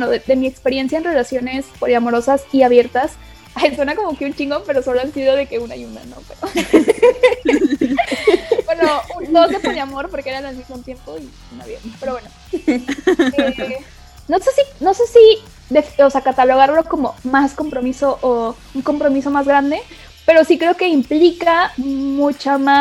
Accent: Monterrey, Nuevo León, Mexico; Igual soy de Monterrey, entonces aquí.

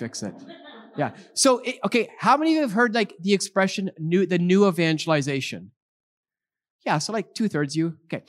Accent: Canada; I speak real fast and I'm Canadian, okay?

